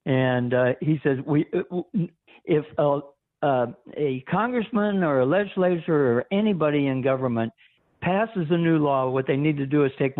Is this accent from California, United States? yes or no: yes; Los Angeles, California, United States; when I was 10 years old, I was born in Los Angeles, lived right across the street from the LA airport.